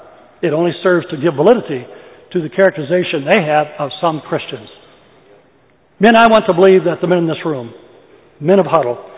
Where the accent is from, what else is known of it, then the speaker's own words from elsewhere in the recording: Michigan, United States; Michigan, my home state